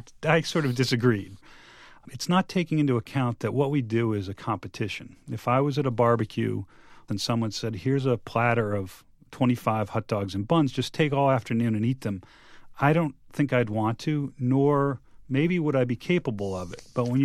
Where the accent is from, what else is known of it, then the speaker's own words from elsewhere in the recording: Boston, Massachusetts, United States; Yeah, I am from Boston originally, and I was in New Orleans when the Patriots were in the Super Bowl in 2002.